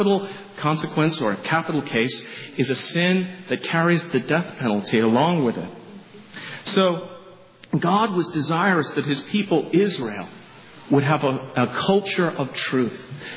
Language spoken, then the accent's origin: English; England, United Kingdom; in my home country of England, there's a town called Devizes